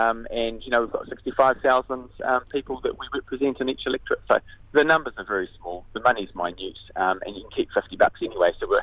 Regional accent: West Auckland, Auckland, New Zealand; You know, I grew up in West Auckland

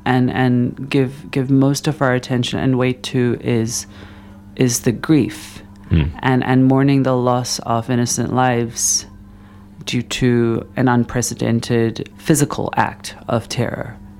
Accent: New Zealand; I'm from Aotearoa, New Zealand, just like you."

